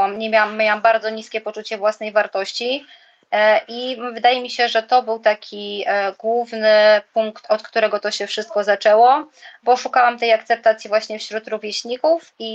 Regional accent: Gliwice, Silesian Voivodeship, Poland; jestem osobą uzależnioną, pochodzę ze Śląska, z miejscowości Gliwice. Obecnie jestem na etapie przeprowadzki do Holandii, także te Gliwice są tylko tymczasowe.

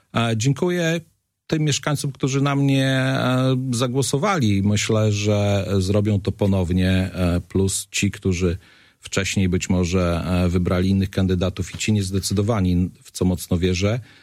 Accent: Augustów, Podlaskie Voivodeship, Poland; od urodzenia jestem związany z Augustowem.

